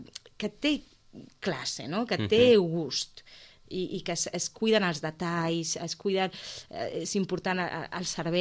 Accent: Sitges, Catalonia, Spain; also born or lived in United States; Jo sóc de Sitges. Jo vaig créixer aquí i vaig estudiar aquí. I llavors me'n vaig anar, i jo volia tornar.

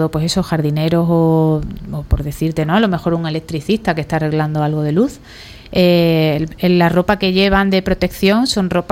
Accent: Seville, Andalusia, Spain; Yo, por ejemplo, que soy de Sevilla

